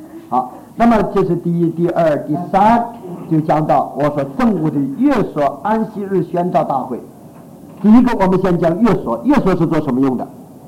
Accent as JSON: {"language": "Chinese", "country": "China", "said": "比我们中国人要好得多。"}